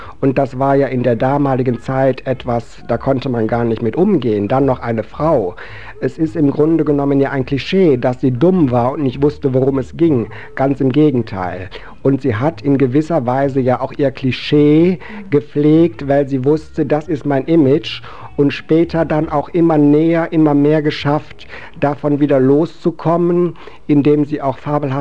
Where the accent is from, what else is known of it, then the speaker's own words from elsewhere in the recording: Solingen, North Rhine-Westphalia, Germany; Also ich komme aus Solingen ursprünglich. Das mit Hilden, das ist einfach so, dass ich dort im Krankenhaus geboren wurde.